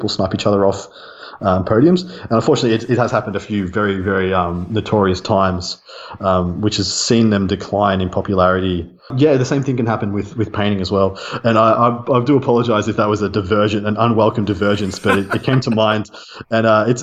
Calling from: Australia; I'm speaking from Australia, and Australia is a very small scene.

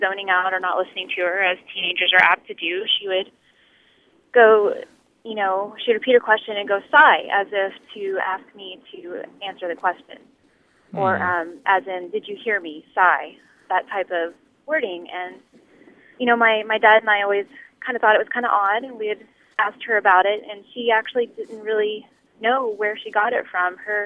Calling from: Plano, Texas, United States; I'm calling from Plano, Texas.

